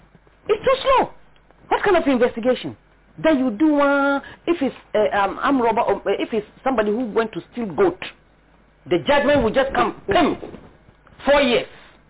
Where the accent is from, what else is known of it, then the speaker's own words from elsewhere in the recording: Bolgatanga, Upper East, Ghana; Let me tell you, I'm from Bolga. I was born and bred in Bolga.